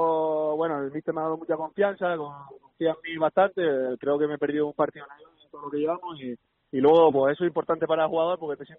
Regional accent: Santa Cruz de Tenerife, Canary Islands, Spain; pues siendo chicharrero

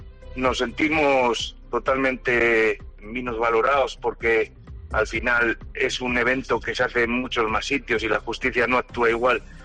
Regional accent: Soria, Castile and León, Spain; en los San Juanes, que somos de Soria

